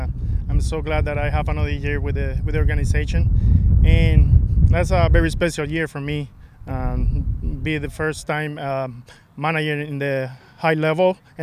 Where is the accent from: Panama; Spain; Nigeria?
Panama; I think the more important thing is that I'm from Panama and I'm a twin.